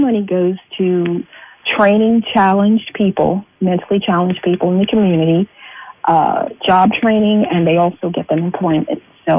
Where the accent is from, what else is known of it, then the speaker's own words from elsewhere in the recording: Florida, United States; I'm from Florida, yeah, but okay. I'm here now.